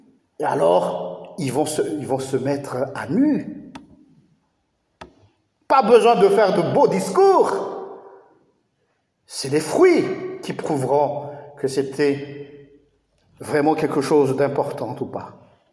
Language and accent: French; Madagascar; now in Belgium; Moi, j'ai une double nationalité, en même temps malgache et belge. Donc, je vis les deux en même temps. Je suis toujours connecté avec mon pays natal. J'essaie de suivre toujours mon régime alimentaire, même si je suis à 12 000 km de mon pays.